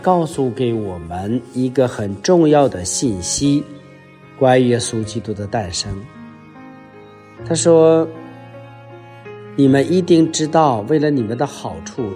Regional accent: China; 其实在我们东方，包括我们中国啊，都有类似的历史的记载啊，比如说我们中国人的古老的东方智慧

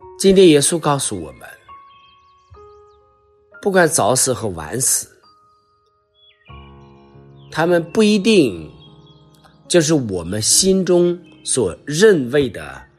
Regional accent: China; 我们中国人也开始安慰说，哎，好人不长寿，坏人活千年。

